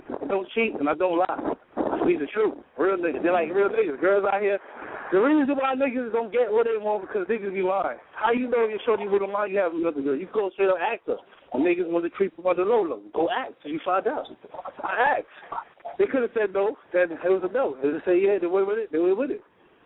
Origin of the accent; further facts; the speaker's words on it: Brooklyn, New York, United States; And I'm from Brooklyn, you did.